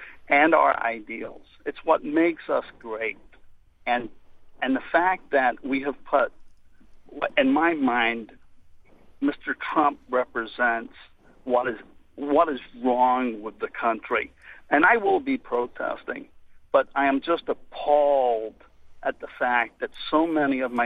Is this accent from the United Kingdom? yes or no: yes; Belfast, Northern Ireland, United Kingdom; I grew up in Belfast, Northern Ireland under Margaret Thatcher's regime. And believe me, I come from the streets.